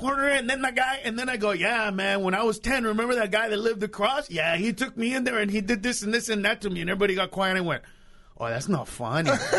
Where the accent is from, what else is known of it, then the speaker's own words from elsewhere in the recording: Honduras; also born or lived in Los Angeles; now in United States; First of all, we're from Honduras, so we got our asses beat because we're from farther